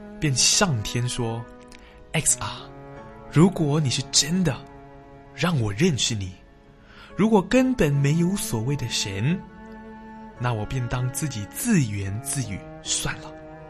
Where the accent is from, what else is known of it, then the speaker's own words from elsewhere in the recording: Hong Kong; 我生于香港一个简单的家庭，父亲是个勤奋的司机，赚钱供养一家的需要。家里住了我奶奶、父母、哥哥姐姐和我，一家六口，算是个典型的香港家庭。